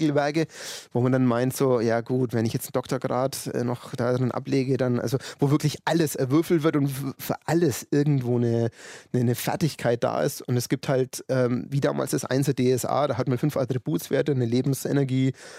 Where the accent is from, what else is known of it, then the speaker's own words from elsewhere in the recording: Hof, Bavaria, Germany; Ja, das ist in Oberfranken, da wo ich herkomme, aus dem Hoferraum.